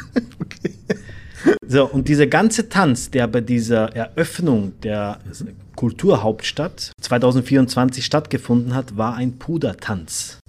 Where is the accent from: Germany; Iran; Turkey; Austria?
Austria; bei uns in Österreich